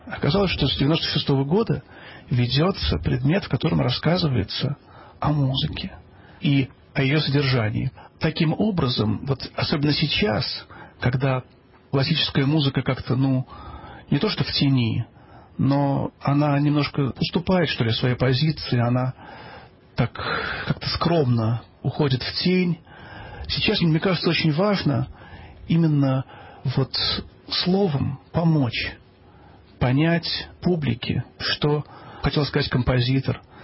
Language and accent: Russian; Moscow, Russia; born there; Я родился в Москве, закончил Московскую консерваторию по двум специальностям пианист и композитор.